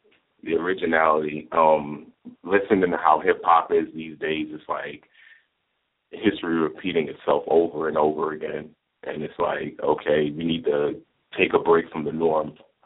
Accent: Bronx, New York, United States; Bronx, New York, a.k.a. Gotham City.

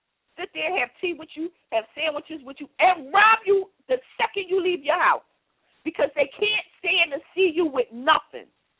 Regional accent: Philadelphia, Pennsylvania, United States; I grew up in and around the projects in South Philadelphia. I grew up in Southwest Philadelphia.

